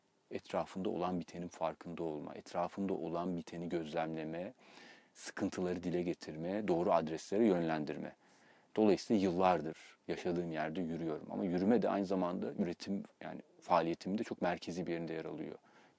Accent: Mersin, Turkey; also born or lived in Istanbul; yani çok uzun süredir burada yaşıyorum. Ama kendimi bildim bileli de, yani çocukluğumdan itibaren de İstanbul'la Mersin'de doğup büyüdüm

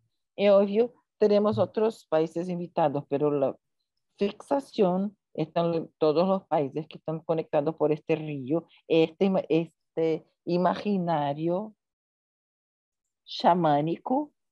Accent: Southeast, Brazil; Yo y Sandra somos del sudeste de Brasil.

